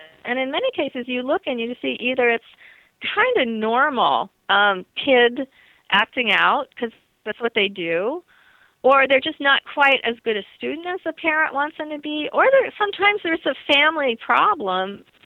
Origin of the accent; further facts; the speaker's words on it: New Jersey, United States; Yeah, me too. I grew up in northern New Jersey, and I had that exper